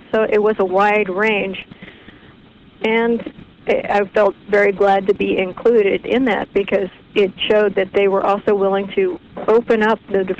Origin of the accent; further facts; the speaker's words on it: Kansas, United States; I said, "Well, I'm from Kansas."